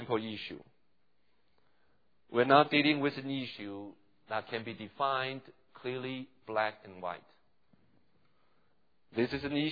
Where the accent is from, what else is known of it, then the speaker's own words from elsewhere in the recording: Taiwan; growing up in Taiwan, I know that's pretty much the customary in Taiwan.